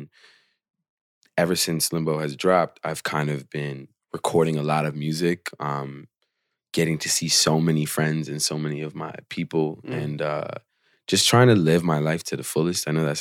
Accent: Portland, Oregon, United States; I was born and raised in Portland. So, you know, like I always was an internet kid more than anything.

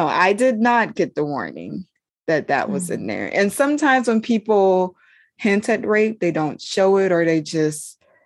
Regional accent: Georgia, United States; now in California, United States; I'm East Coast born and raised in Georgia. And so here I am on the other side of the nation alone

